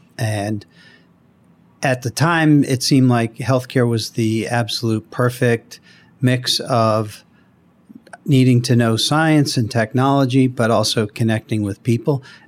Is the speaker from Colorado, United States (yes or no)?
no; Boston, Massachusetts, United States; But I grew up in Boston. It takes me 13 minutes to get to work in the morning.